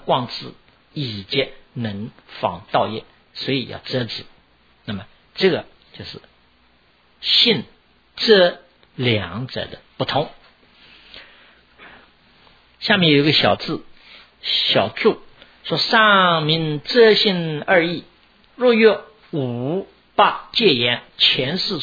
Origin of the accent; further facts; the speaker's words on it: China; 因为我们中国人来说，我看见的比如西方人啊，美国人也是这样，对的点点头，不对的摇摇头。